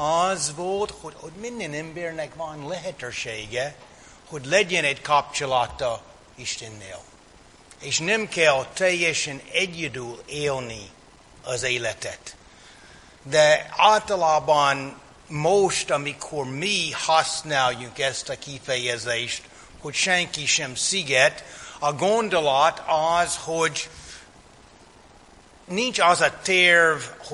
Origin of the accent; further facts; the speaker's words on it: United States; Hungarian is a second language; now in Hungary; hogy én az Egyesült Államokból származom